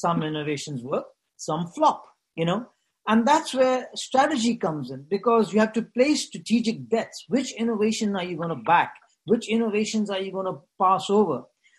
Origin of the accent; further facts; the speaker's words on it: India; I'm from India.